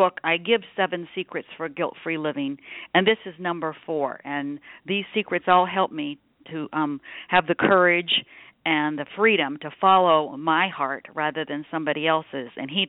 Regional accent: Nebraska, United States; I was raised in Nebraska and as a Catholic, went to Catholic grade school and high school, and from there I entered the convent.

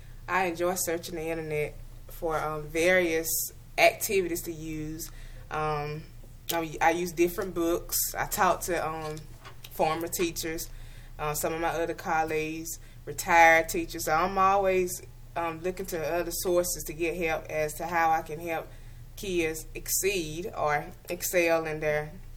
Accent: Dublin, Georgia, United States; later transferred back to my hometown, which is Dublin, and I've been here for 6 years.

